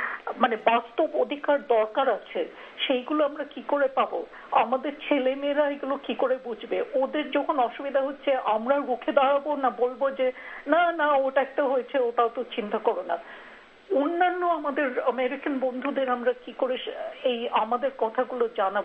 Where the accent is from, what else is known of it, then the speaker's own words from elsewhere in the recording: Kolkata, West Bengal, India; আমি যদিও কলকাতায় মানুষ হয়েছি, আমার বাবা মারা আনডিভাইডেড বেঙ্গলের মানুষ ছিলেন